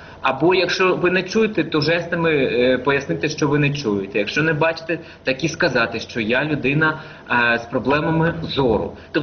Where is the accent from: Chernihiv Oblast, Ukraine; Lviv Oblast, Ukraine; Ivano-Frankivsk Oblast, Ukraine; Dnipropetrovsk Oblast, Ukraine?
Dnipropetrovsk Oblast, Ukraine; Dnipro; also born or lived in Kharkiv; Я взагалі сам із Дніпропетровська, як то кажуть, мала батьківщина Дніпропетровськ. Потім приїхав до Харкова навчатися у спеціалізованій гімназії для незрячих дітей.